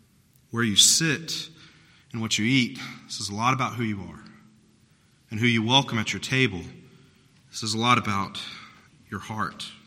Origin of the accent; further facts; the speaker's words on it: South Carolina, United States; I'm from South Carolina.